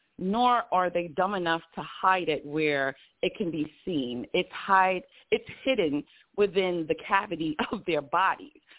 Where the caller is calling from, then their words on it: Brooklyn, New York, United States; I am calling from Brooklyn.